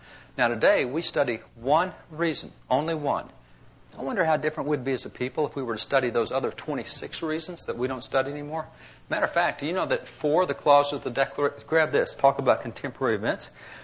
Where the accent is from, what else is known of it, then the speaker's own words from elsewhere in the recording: United States; growing up in America, I was very much into math and science, not history at all.